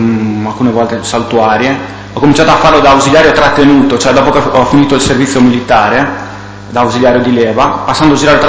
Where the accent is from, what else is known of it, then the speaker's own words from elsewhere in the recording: La Spezia, Liguria, Italy; born there; sono un agente della Polizia di Stato, sono nato a La Spezia il 6 febbraio del 1981